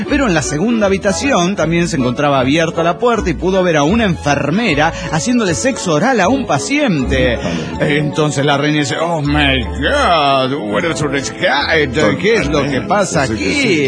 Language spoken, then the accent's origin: Spanish; Cuernavaca, Morelos, Mexico; de Cuernavaca, Morelos, México.